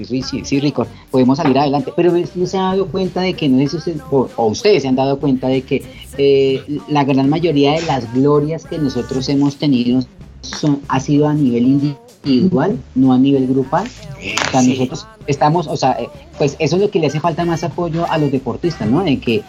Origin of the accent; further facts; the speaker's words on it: Colombia; nosotros como colombianos somos el país más feliz del mundo, ¿no?